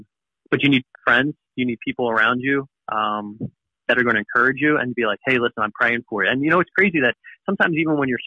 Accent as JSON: {"language": "English", "region": "New Jersey", "country": "United States", "tie": "born or raised there", "said": "And for me, growing up in Southern New Jersey and just loving the Eagles growing up"}